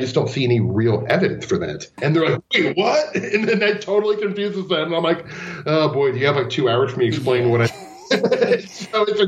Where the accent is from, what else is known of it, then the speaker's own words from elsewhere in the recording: Omaha, Nebraska, United States; I'm from Omaha, Nebraska, and Ashland is, like, 25 miles away.